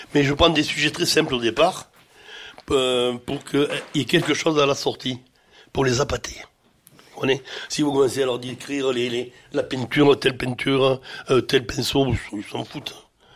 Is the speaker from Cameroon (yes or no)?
no; South, France; moved away as an adult; Je suis du Sud. Je me suis expatrié dans cette région parce que ma femme est d'ici.